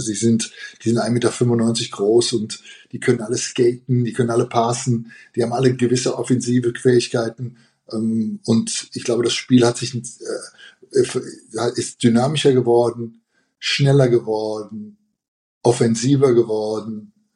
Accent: Cologne, North Rhine-Westphalia, Germany; wir sind zusammen aufgewachsen in den Auswahlmannschaften. Er dann, Peter damals aus Mannheim und ich aus Köln.

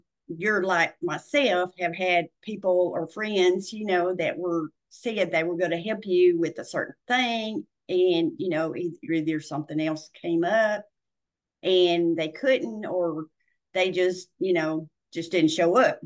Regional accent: Tennessee, United States; I am originally from Middle Tennessee, and I grew up on a farm. As a child, I played in the barn and all that stuff.

